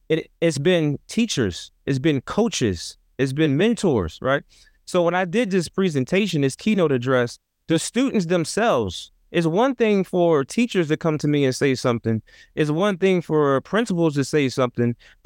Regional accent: Trenton, New Jersey, United States; I come from an inner city context, I come from Trenton, New Jersey, 7 square miles, about 90,000 people

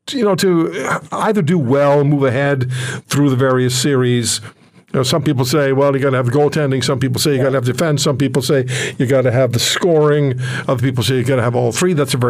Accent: Montreal, Quebec, Canada; I mean, I grew up in Montreal

